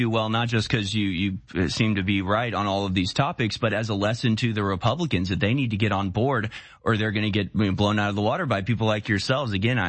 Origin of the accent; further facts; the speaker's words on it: Texas, United States; I got to, as a Texan